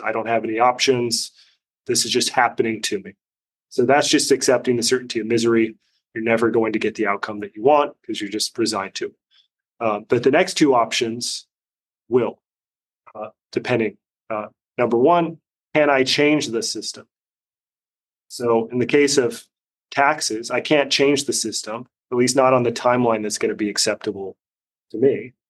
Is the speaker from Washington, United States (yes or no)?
yes; Seattle, Washington, United States; I grew up in the Seattle area, and when it was a very blue collar town, and we were known for being weird.